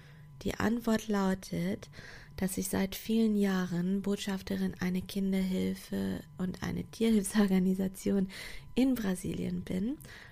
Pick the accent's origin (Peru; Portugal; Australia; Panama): Portugal; German is a second language; now in Germany; ich komme aus Portugal, aus einem Land, wo die Menschen die Sonne im Herzen tragen und ja, wo Zusammenhalt und Gastfreundschaft sehr groß geschrieben wird.